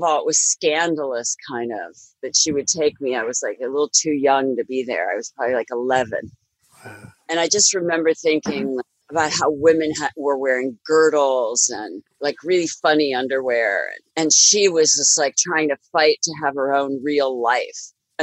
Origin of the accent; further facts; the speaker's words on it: Pennsylvania, United States; In a little town in Pennsylvania, near the Great Lakes, near the seaports, like Lake Erie, Lake Michigan, all those lakes.